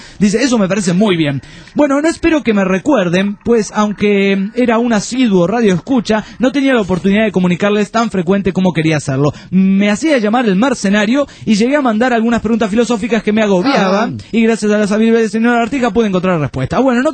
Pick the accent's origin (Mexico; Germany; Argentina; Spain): Mexico; Guadalajara, Jalisco; de Guadalajara.